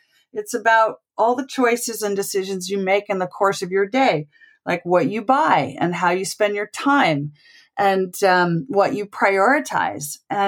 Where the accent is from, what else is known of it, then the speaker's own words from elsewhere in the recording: United States; now in United Kingdom; I'm an American living in Britain.